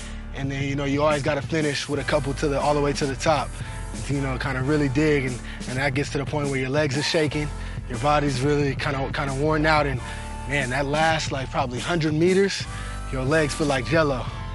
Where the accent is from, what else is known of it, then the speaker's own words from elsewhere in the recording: Arizona, United States; take you guys to a couple of the hot spots that I grew up on in Arizona and take you to my high school.